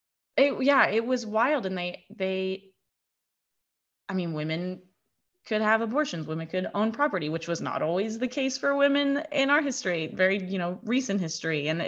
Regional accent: United States; I mean, the fact that, you know, as an American, this country's only a couple hundred years old.

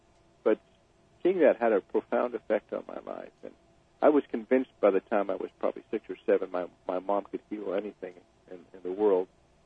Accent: Washington, United States; I grew up in a little fishing town on the coast of Washington State, where I was sort of a wharf rat, and Tom Sawyer life, fishing boats and hunting and fishing and living on the river

